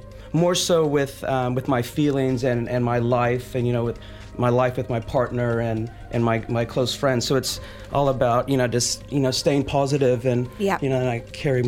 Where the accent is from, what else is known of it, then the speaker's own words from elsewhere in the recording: Huntington Beach, California, United States; now in New Zealand; grew up in Huntington Beach, California.